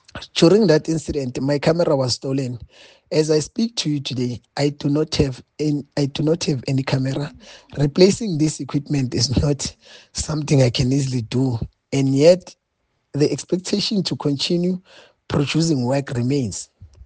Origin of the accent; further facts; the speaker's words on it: Ekurhuleni, Gauteng, South Africa; I come from Ekurhuleni township-based region in South Africa.